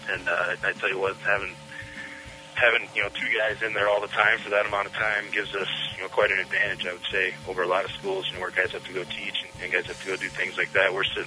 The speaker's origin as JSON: {"language": "English", "region": "South Dakota", "country": "United States", "tie": "born or raised there", "said": "I was actually a head strength and conditioning guy at my hometown high school in South Dakota"}